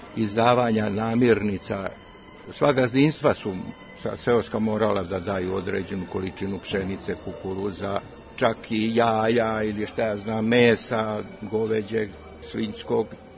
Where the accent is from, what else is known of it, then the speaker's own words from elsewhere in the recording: Gornja Vranjska, Central Serbia, Serbia; also born or lived in Šabac / Belgrade; Moji roditelji su zemljoradnici. Ja sam rođen u Gornjem Vranjskoj kod Šapca. U Šapcu sam završio gimnaziju, studirao sam u Beogradu, tako da sam ceo život proveo na relaciji Beograd i Šabac. Ja sam danas Beograđanin sa Đorđola, a živim u Vranjskoj.